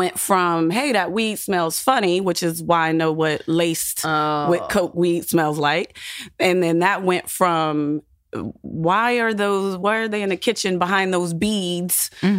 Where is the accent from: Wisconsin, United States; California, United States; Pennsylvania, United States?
Pennsylvania, United States; Clairton; I'm from Pittsburgh, Mon Valley area. Yes. Mm-hmm. 30 miles south in the Mon Valley area, this small little place called Clairton. And it's a tiny little town with not a lot to do.